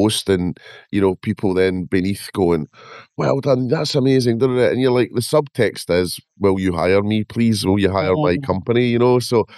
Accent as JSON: {"language": "English", "region": "Scotland", "country": "United Kingdom", "accent": "Scottish", "said": "And yes, with my Scottish accent, there's a lot of R's in that name."}